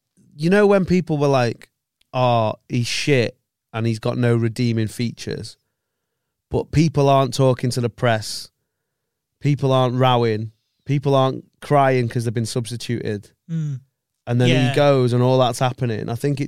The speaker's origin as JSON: {"language": "English", "region": "England", "country": "United Kingdom", "accent": "English", "said": "if I go to the kebab shop not to speak English, because if they heard my English accent, they'd batter me."}